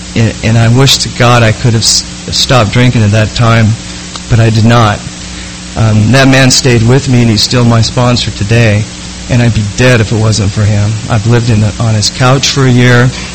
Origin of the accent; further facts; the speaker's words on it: Idaho, United States; I grew up in Idaho